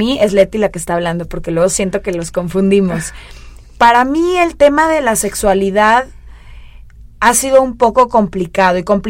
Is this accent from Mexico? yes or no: yes; Mexico; sobre todo como mexicana